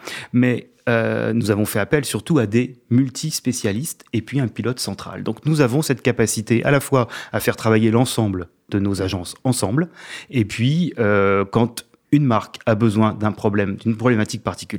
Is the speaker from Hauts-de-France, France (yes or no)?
yes; Calais, Hauts-de-France, France; born there; Je suis né à Calais.